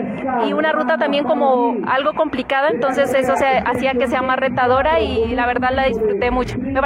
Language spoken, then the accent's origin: Spanish; Colombia; now in Mexico; ya llevo como 3 años y medio porque soy de Colombia